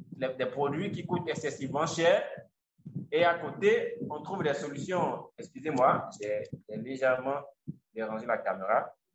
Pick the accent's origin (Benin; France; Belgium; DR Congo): Benin; si nous, on dit on est béninois, on veut se limiter